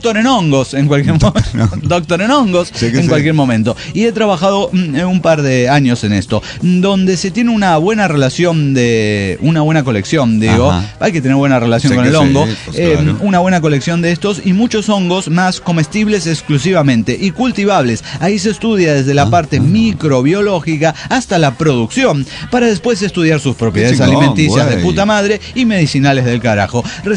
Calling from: Puebla, Mexico; de Puebla.

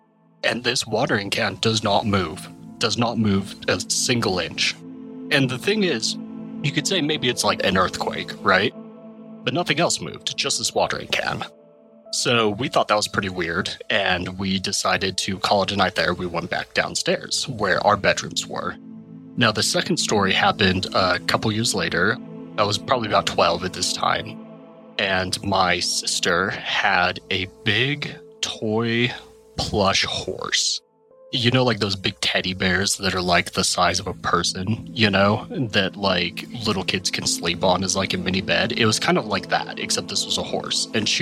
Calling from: Utah, United States; I'm calling from Utah.

